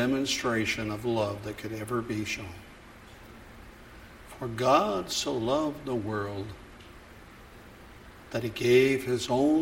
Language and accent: English; United States; now in Brazil; Because I'm an American, everybody wants to take advantage of me.